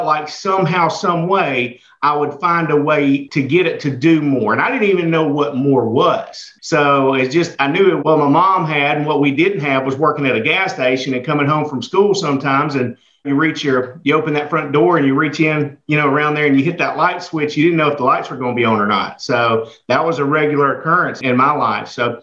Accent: Montgomery, Alabama, United States; born there; You know, I was born in Montgomery, Alabama. I grew up very, very poor to a single mother.

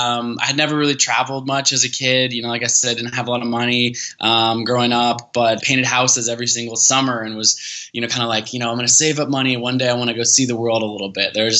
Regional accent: Portland, Oregon, United States; Yeah, so I'm American. I grew up in Portland, Oregon.

